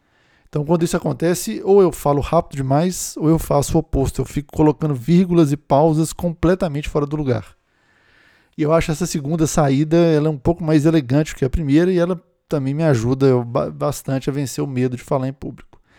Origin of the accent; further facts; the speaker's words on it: Belo Horizonte, Minas Gerais, Brazil; moved away as an adult; now in São Paulo, Brazil; tenho 41 anos, na data de gravação desse primeiro episódio, em janeiro de 2024, sou mineiro de Belo Horizonte, radicado em São Paulo desde junho de 2010.